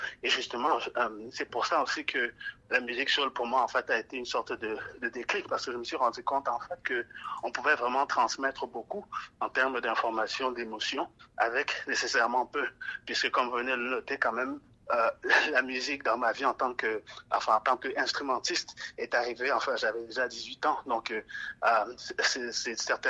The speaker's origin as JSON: {"language": "French", "country": "Cameroon", "said": "je viens du Cameroun qui est aussi un pays bilingue et donc je viens d'une famille majoritairement francophone"}